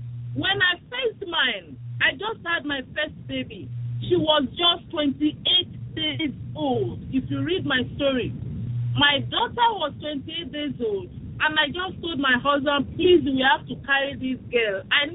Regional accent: Nigeria; I am a Nigerian. I was born on December 20, 1972. I studied English language at the University of Lagos.

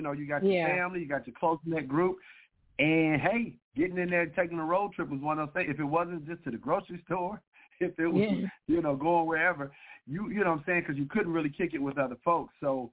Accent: Detroit, Michigan, United States; born and raised in Detroit, Michigan.

